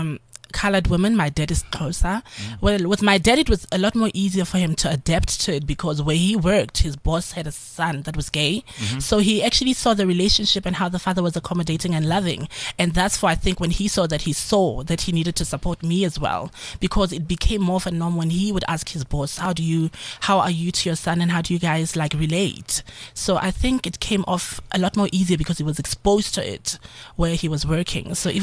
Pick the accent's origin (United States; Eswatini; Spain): Eswatini; Northwest; I'm originally from the Northwest in Swaziland.